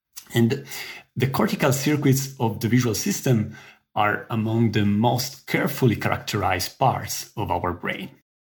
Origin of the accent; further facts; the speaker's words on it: Italy; just a couple of hours driving from the town where I grew up in Italy.